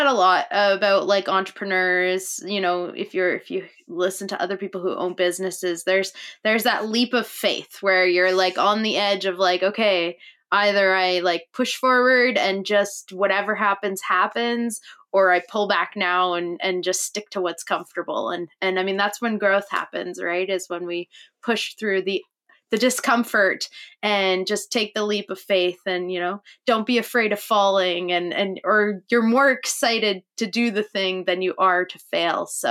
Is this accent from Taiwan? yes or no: no; Canada; I'm Canadian